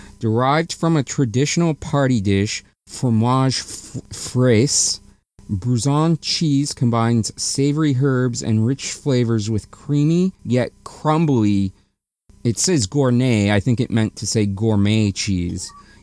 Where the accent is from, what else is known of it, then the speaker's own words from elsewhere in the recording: Canada; I've never seen poutine made that way ever in my years of being Canadian.